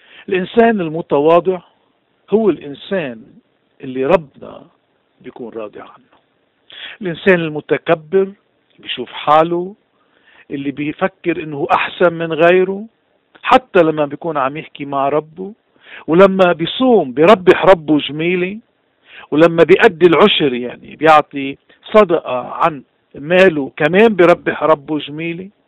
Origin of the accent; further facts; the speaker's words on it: Lebanon; نفس الشيء بالنسبة لوضعنا كلبنانيين